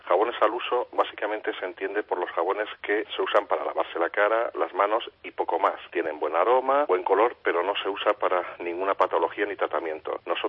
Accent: Castilla-La Mancha, Spain; Además somos castellano-manchegos

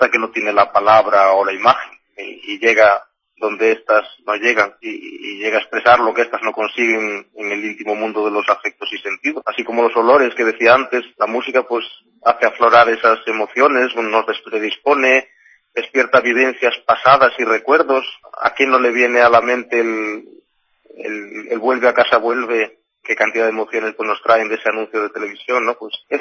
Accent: Spain; Tengo un compañero ruso, somos 5, otra de Vietnam, otro coreano, mexicano, español, que soy yo.

